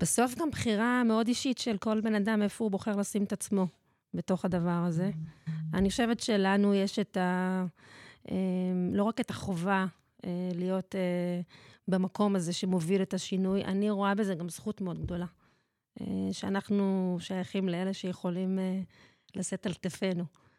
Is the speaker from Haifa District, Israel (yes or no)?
yes; Kiryat Ata, Haifa District, Israel; ואני נולדתי וגדלתי בקריית אתא. אנחנו בסוף כולם סוג של צפונים.